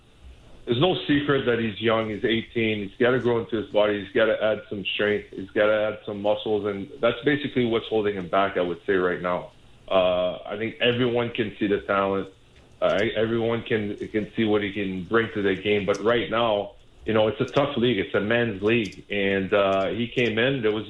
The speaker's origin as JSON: {"language": "English", "town": "Montreal", "region": "Quebec", "country": "Canada", "tie": "born or raised there", "said": "And in that game in Montreal, obviously Montreal is my hometown"}